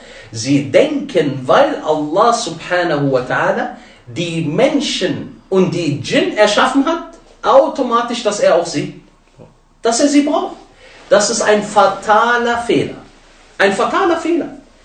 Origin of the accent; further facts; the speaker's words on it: Togo; weil das meine Heimat ist. Togo.